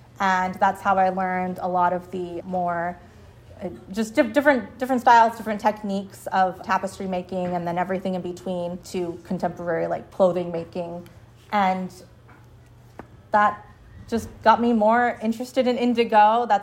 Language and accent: English; Phoenix, Arizona, United States; how we use water growing up in Phoenix, you don't think about water